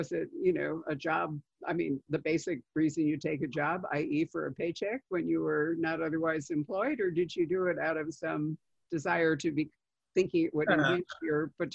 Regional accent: Chicago, Illinois, United States; And I remember how amazed I was, because I grew up in Chicago where something like that was just, shrunk it off.

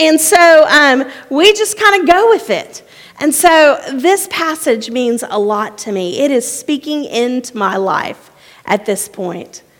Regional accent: Texas, United States; we're close to Louisiana. We're between Houston and Louisiana, and we're not sure if we're Texan or Cajun in my part of the world.

